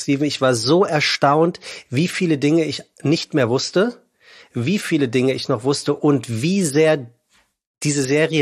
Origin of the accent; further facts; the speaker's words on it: Frankfurt, Hesse, Germany; now in Hamburg, Germany; Das sage ich als Hamburger. Ja, Frankfurter eigentlich, ne?